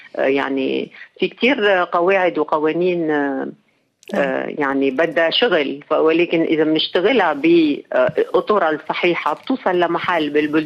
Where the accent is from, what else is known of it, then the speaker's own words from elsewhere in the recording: Lebanon; عفوا انا من لبنان بلخبط.